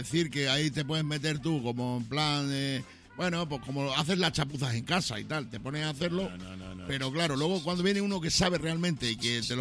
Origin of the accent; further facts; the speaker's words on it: Extremadura, Spain; Porque Extremadura, yo soy de Extremadura, por eso tengo que poner en valor estas cosas.